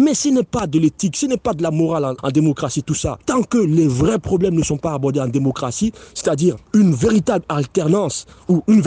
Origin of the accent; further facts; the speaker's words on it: Côte d’Ivoire; Pour avoir fait la Côte d'Ivoire en tant qu'Ivoirien